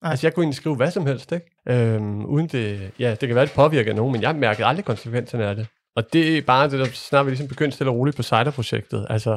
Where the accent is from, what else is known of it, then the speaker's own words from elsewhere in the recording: Kalundborg, Zealand, Denmark; jeg er fra Kalundborg, og der arbejder alle på Novo Nordisk.